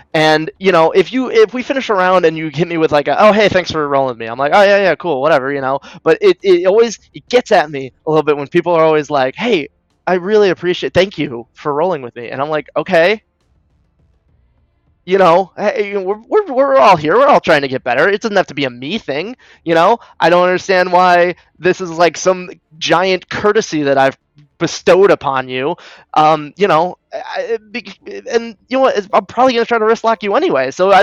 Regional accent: Midwest, United States; I'm from the Midwest.

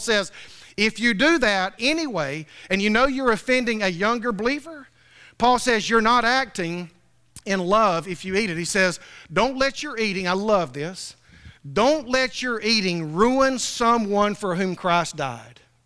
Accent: Homerville, Georgia, United States; born there; I mean, I was born in Homerville. I know every one of them.

